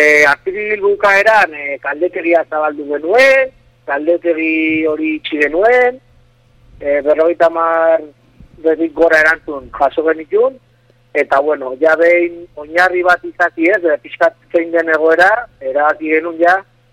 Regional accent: Irun, Basque Country, Spain; Bai, bai, ja, gani irundarra naiz

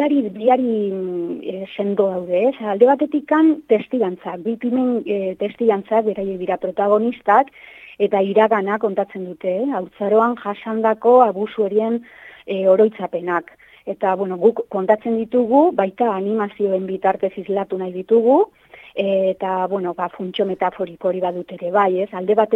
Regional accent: Estella, Navarre, Spain; Bueno, ni Lizarrakoa naiz, da orain dela bost urte, Nafarroa mailan

